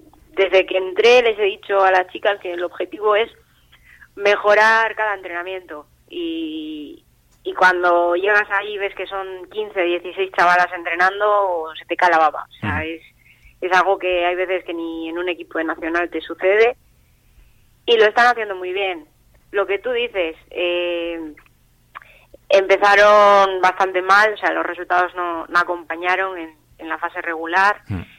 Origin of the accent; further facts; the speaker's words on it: Brazil; now in Castro Urdiales, Spain; Yo soy de aquí, soy brasileña, pero cántabra de acogida.